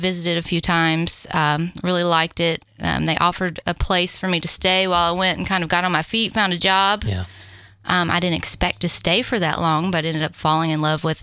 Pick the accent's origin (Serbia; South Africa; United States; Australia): United States; Glasgow, Kentucky; also born or lived in Bowling Green / Charleston, South Carolina; I was actually born in Bowling Green, but I grew up in Glasgow. So I went to school, elementary school through high school, Glasgow and Barron County.